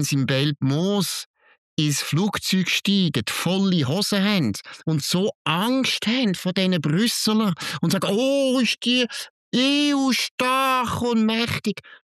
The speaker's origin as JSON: {"language": "German", "country": "Switzerland", "said": "Und das müssen wir uns als Schweizer schon merken."}